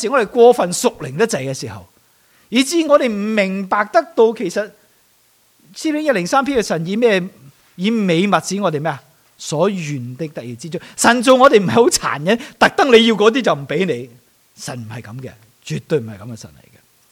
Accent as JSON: {"language": "Chinese", "country": "Hong Kong", "tie": "born or raised there", "said": "特别我们在香港长大，成长的过程没什么 choice 的，没得选择的时候"}